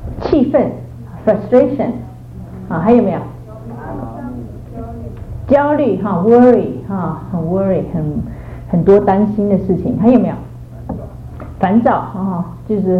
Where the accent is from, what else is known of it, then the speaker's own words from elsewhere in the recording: Singapore; 可是我是新加坡长大，那个新加坡也有一些庙寺，我曾经也去参观过